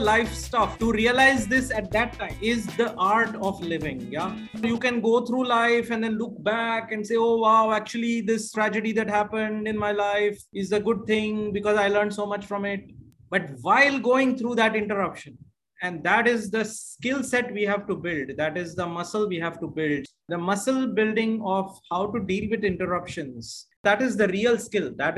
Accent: India; moved away as an adult; I grew up in India.

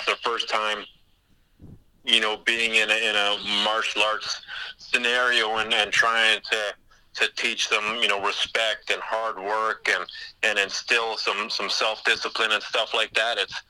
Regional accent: Huntsville, United States; So, I mean, I grew up in Huntsville. I still spend the most weekends there.

